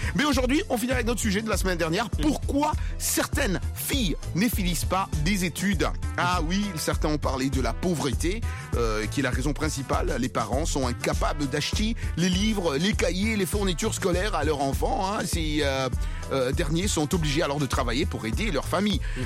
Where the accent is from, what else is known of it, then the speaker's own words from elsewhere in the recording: DR Congo; moi, en tant que Congolais